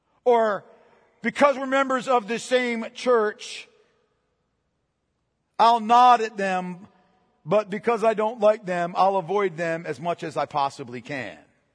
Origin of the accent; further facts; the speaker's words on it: Pennsylvania, United States; I'm from Pennsylvania, right?